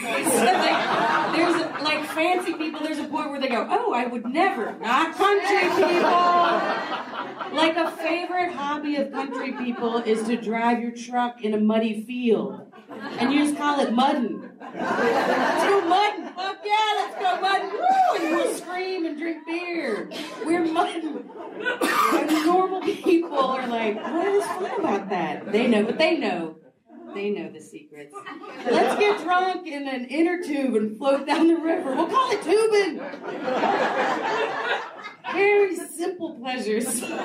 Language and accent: English; Grand Prairie, Texas, United States; I'm from Grand Prairie, Texas. It's a suburb of Dallas, but it has this real country bend to it, as the name suggests.